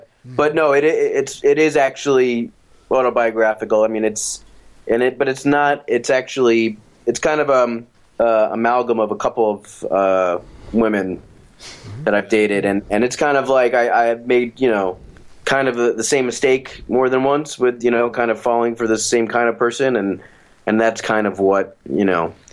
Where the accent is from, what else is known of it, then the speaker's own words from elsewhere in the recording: New York, United States; but I am from New York, so to me it feels like where I'm from, you know